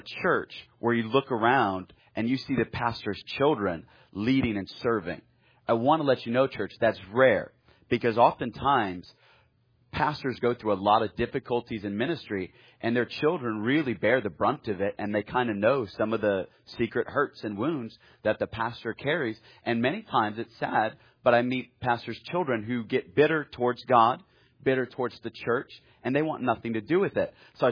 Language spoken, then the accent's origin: English; Fresno, California, United States; I grew up in Fresno, California, which is right in the middle of California. And it's as close to conservative California as you can get.